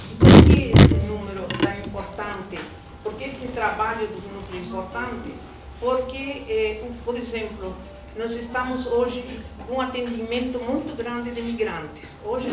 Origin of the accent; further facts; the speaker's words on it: Uruguay; moved away as an adult; now in Brazil; a maioria já me conhece, sou uruguaia, faz mais de 30 anos que moro aqui, fui exilada política, morei na Bélgica, fui exilada política do Uruguai, exilada política do Chile